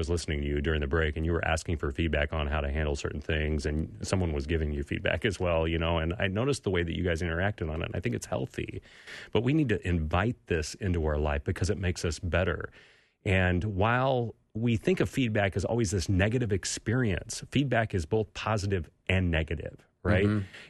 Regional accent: California, United States; and I grew up in California where everybody gives you feedback to your face, you know.

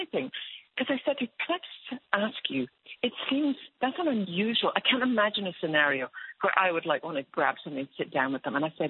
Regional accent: Scotland, United Kingdom; in Scotland, and I'm sure it's the same here

